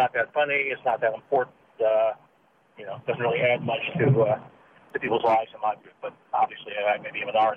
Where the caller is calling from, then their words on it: San Francisco, California, United States; from San Francisco.